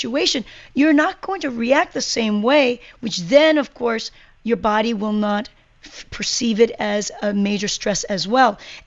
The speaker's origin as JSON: {"language": "English", "country": "South Korea", "tie": "born or raised there", "said": "I grew up in Korea and my life was different."}